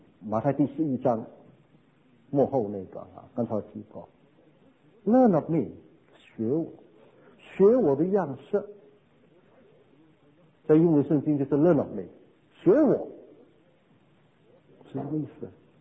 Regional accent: China; 我们在中国一向我们的宗教的思想就是中国人很实际的。

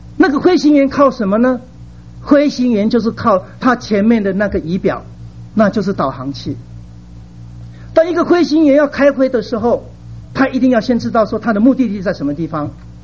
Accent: Kaohsiung, Taiwan; 我小的时候住在高雄，那高雄就是一个高雄港

